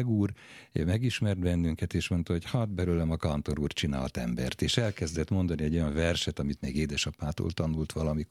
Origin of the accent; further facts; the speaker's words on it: Tura, Pest, Hungary; elszaladtam Turára, szülőfalunkra, a sírjukhoz